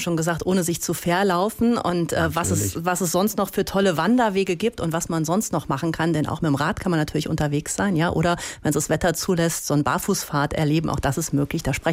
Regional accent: Hesse, Germany; auch bei uns in Hessen.

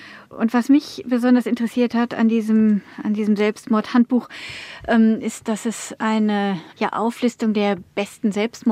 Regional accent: North Rhine-Westphalia, Germany; Und ich bin im Süden aufgewachsen, direkt an der Ruhr, wo man dann einerseits schnell in der Innenstadt ist, aber andererseits auch schnell draußen in ländlichen Gebieten. Also ich bin in einer sehr schönen Umgebung im Ruhrgebiet aufgewachsen.

